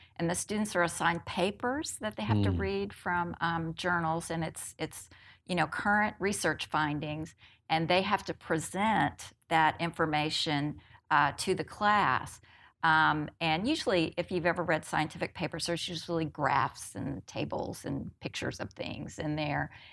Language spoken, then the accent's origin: English; Houston, Texas, United States; and so I grew up in Westbury here in Southwest Houston, and I needed to stay close to home.